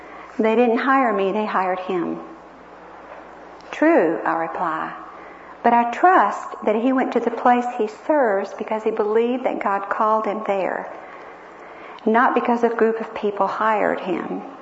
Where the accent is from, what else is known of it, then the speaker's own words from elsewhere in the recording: the South, United States; I came from the South.